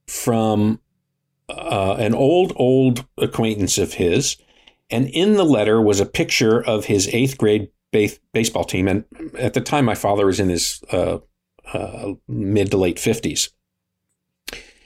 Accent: Buffalo, New York, United States; And I'm from Buffalo, New York, and I went into the Air Force. I got out in 1988, I think it was. And I went back to Buffalo

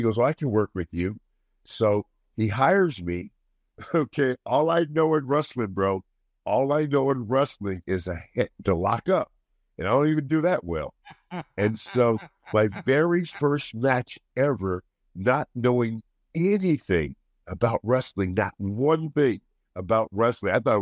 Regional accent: Sunnyvale, California, United States; I am from Northern California, a place called Sunnyvale, which is now called Silicon Valley.

